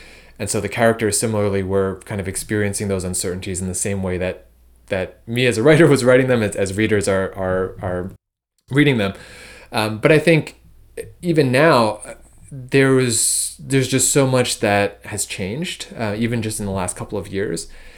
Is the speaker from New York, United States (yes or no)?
yes; Brooklyn, New York, United States; moved away as an adult; now in Seattle, United States; for me, I grew up in Brooklyn, and I spent all of my life there until going to college.